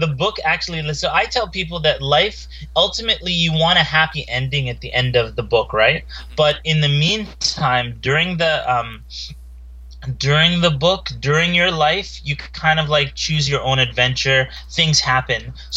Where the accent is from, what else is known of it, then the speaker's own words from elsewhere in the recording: Canada; growing up in Canada, I was in this little city that didn't have too many Muslims, didn't have too many minorities, and I really stood out in that city.